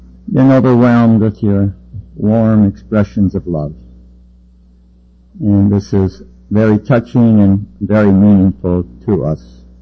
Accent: Detroit, Michigan, United States; I was raised in Detroit in a class there

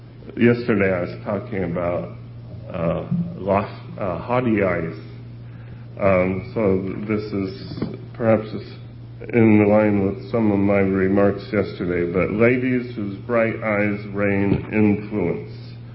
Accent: Chicago, Illinois, United States; born there; Joey Candle and some of the other brethren from Chicago knew me before I was born in Chicago, and have known me since I was, you know, an infant.

